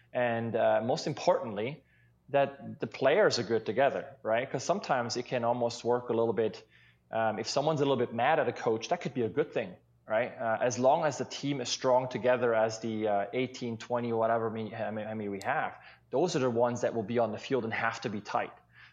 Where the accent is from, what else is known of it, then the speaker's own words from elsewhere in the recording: Switzerland; I remember growing up in Switzerland